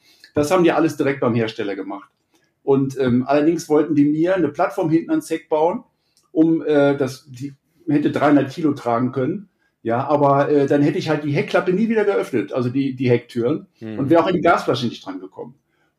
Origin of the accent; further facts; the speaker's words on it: Husum, Schleswig-Holstein, Germany; Und wir kommen aus Husum und da, bis Husum musst du halt immer in Hamburg vorbei.